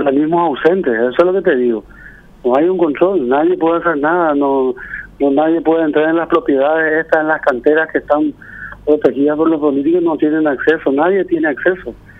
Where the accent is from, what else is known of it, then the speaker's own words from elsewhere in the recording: Paso Yobái, Guairá, Paraguay; yo que soy de Paso Yovay, yo soy médico, salí al exterior, me formé y regresé, y hoy soy intendente de este lugar